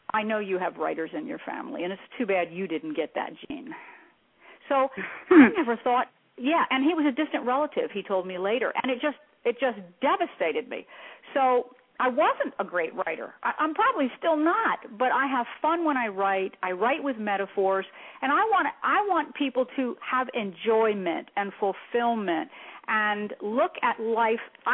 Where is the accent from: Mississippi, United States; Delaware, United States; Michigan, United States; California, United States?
Delaware, United States; Delaware ornery, mischievous. I'm from Delaware.